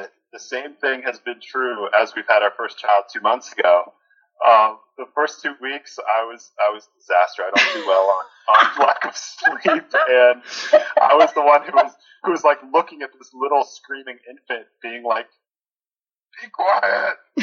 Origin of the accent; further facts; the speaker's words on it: Pittsburgh, Pennsylvania, United States; And I'm from Pittsburgh, and which is a city of sports nuts. A depression falls over the city when, like last week, the Steelers lost.